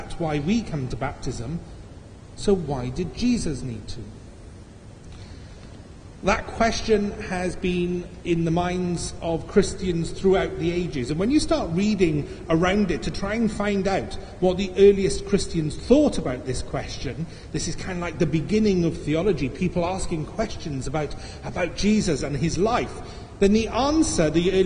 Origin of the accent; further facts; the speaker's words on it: Wales, United Kingdom; and I'm Welsh, which let me tell you, mums are very much in charge.